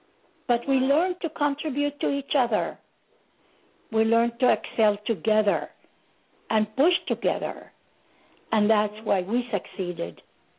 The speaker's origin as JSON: {"language": "English", "town": "Ramat Gan", "region": "Tel Aviv District", "country": "Israel", "tie": "born or raised there", "also_born_or_lived": "Baghdad, Iraq / Montreal, Canada", "lives_now": "United States", "said": "I was born in Baghdad, Iraq, and I grew up in Ramat Gan, Israel, and then Montreal, Canada, and then the United States. I have really four cultures, four countries, and four languages, and four ways of life."}